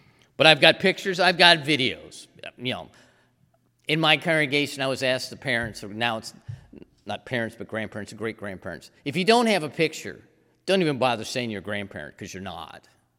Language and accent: English; East Coast, United States; I grew up on the East Coast, on the Chesapeake Bay, on the Atlantic Ocean. So that brings me back to my memories of childhood